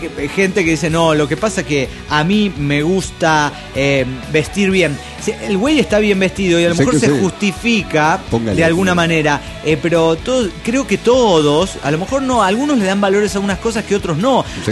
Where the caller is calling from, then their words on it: Atlanta, Georgia, United States; de Atlanta, Georgia.